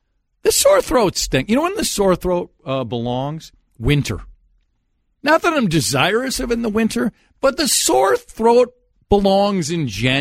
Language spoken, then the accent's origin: English; Golden Valley, Minnesota, United States; I believe my hometown, the town you live in, Golden Valley, I believe Golden Valley has more power outages than any other city in the United States of America.